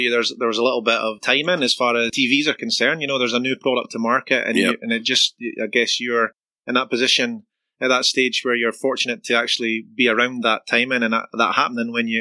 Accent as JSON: {"language": "English", "town": "Edinburgh", "region": "Scotland", "country": "United Kingdom", "said": "as we were saying off air, I'm from Edinburgh."}